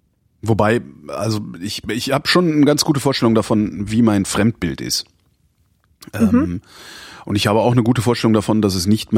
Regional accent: West Germany, Germany; weil ich komme aus dem Westen. Ich bin nicht bespitzelt worden

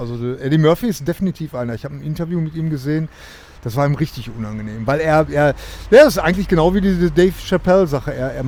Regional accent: Bochum, North Rhine-Westphalia, Germany; ich bin ein richtiger, waschechter Bochumer.

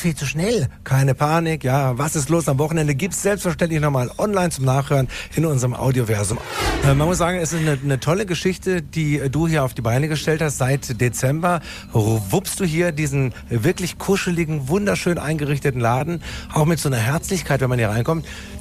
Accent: Tübingen, Baden-Württemberg, Germany; tausende Enten auf dem Neckar in meiner Heimatstadt Tübingen.

